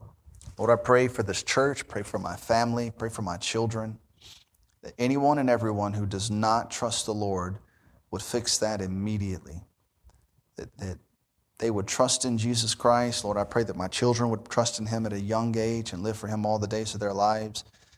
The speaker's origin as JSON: {"language": "English", "town": "Memphis", "region": "Tennessee", "country": "United States", "tie": "born or raised there", "said": "I just assumed, I mean, I grew up in Memphis. I had two very godly great-grandmothers."}